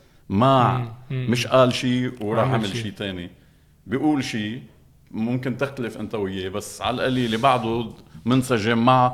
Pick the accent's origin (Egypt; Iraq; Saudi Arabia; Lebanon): Lebanon; هيدا لبنان. فأنا مواطن لبناني بحب لبنان كله